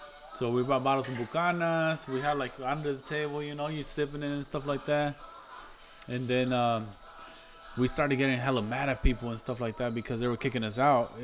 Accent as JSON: {"language": "English", "town": "La Palma", "country": "Mexico", "said": "We're from La Palma in Mexico, you know, so we drink a lot too."}